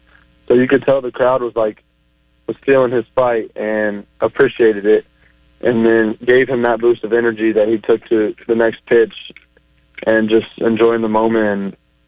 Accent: Oklahoma, United States; I'm from Oklahoma, so that place is like 30 minutes from my house.

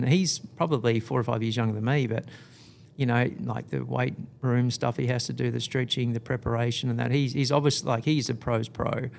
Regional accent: Australia; Like my home course, in my home state, Lake Caron, that's our premier championship layout.

